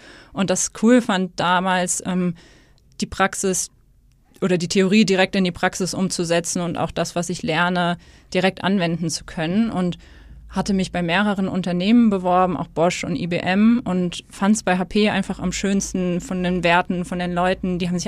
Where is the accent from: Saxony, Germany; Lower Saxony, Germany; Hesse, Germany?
Hesse, Germany; now in Hamburg, Germany; ich komme aus Hessen, also 2 Stunden von Stuttgart, und dachte so, oh, jetzt nach Hamburg ziehen, weil ich auch eigentlich sehr heimatverbunden bin.